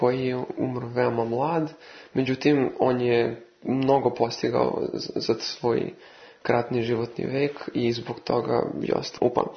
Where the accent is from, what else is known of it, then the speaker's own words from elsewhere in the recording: Novi Sad, Vojvodina, Serbia; dolazim iz Novog Sada.